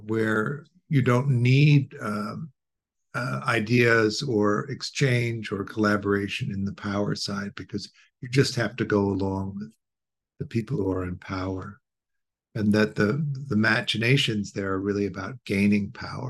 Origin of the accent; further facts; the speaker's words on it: Chicago, Illinois, United States; I grew up in Chicago, and Chicago was a two-paper town.